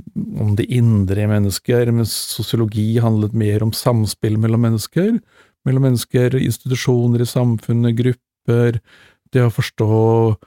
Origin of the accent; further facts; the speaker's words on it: Levanger, Trøndelag, Norway; also born or lived in Kongsberg; Ja, som du hører så er jeg trønder, født og vokst opp på Levanger, og ble tidlig eksportert sørover fordi familien min flyttet til Kongsberg.